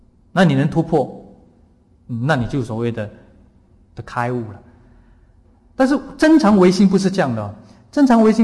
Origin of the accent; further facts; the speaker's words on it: Singapore; 因为我从小都是在城市长大，我在新加坡长大了